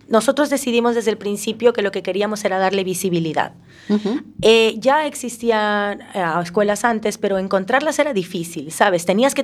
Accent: Lima, Peru; Yo soy limeña de nacimiento, mis padres son de provincia, pero crecieron también en la capital.

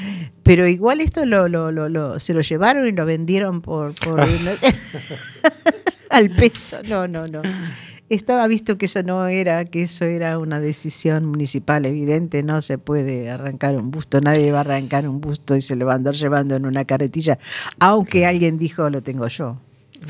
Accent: Uruguay; yo soy rioplatense, sí, soy uruguaya, sí, pero yo soy rioplatense

